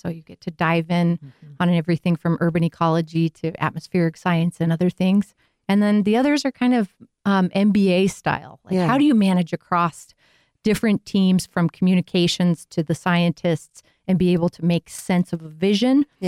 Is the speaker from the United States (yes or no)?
yes; Sandy, Utah, United States; But I grew up in Sandy, went to Alta High School.